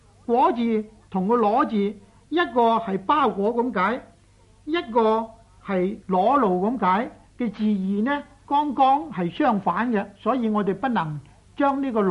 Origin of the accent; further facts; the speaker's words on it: Guangdong, China; 我哋广东人日常讲说话呢，多数都系讲做里头，好少讲话里头嘅。